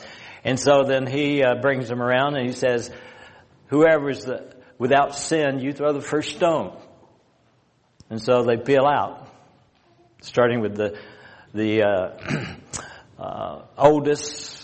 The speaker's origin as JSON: {"language": "English", "region": "the South", "country": "United States", "tie": "born or raised there", "said": "But I was raised down in the South, and we had cotton fields, and we had a lot of pine forest"}